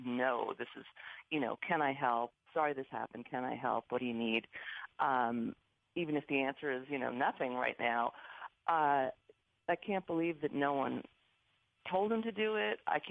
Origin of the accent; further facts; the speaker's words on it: New York City, New York, United States; And it was particularly disturbing, you know, as a New Yorker to find out the president hadn't called Governor Cuomo or Mayor de Blasio.